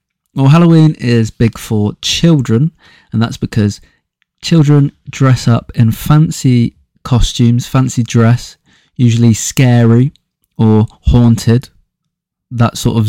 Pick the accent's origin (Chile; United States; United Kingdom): United Kingdom; Let's start with the weather because, well, we're British, of course.